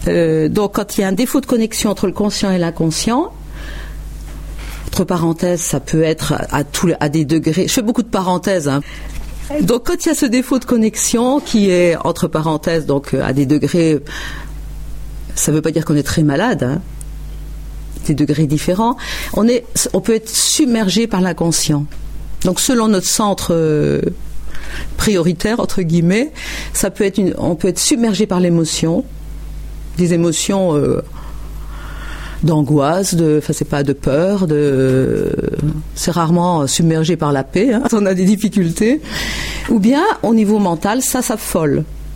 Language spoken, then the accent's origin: French; Lisieux, Normandy, France; moi, je viens de Lisieux